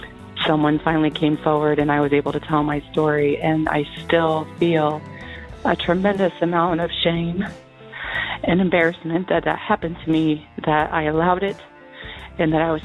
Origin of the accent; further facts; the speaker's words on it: Minster, Ohio, United States; I'm from Minster, Ohio.